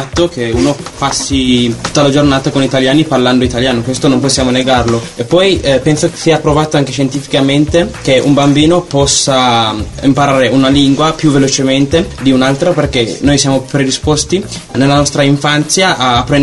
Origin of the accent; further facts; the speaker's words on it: Ethiopia; first language Amharic; Italian is a second language; L'amharico è una lingua che si parla solamente nel mio paese. Nel mio paese si parlano circa 100 lingue. La lingua che parlo io è la lingua ufficiale dello Stato dell'Etiopia.